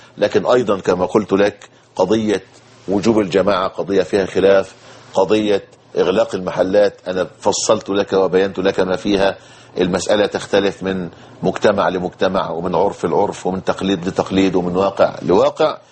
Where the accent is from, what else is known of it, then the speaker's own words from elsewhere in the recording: Egypt; لكن يحصل إيه، ودي بتحصل عندنا في مصر،